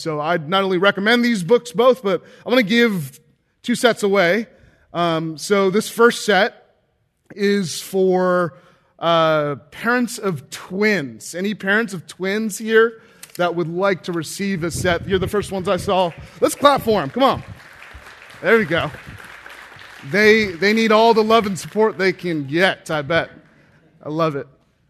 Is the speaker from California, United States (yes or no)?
yes; San Francisco, California, United States; I'm from San Francisco. We both are.